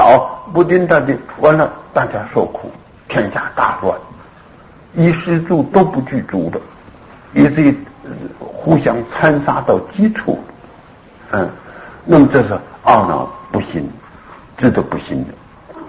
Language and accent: Chinese; China; 现在我们就是汉人，我们中国人有姓安的，有姓康的哈，都是那么来的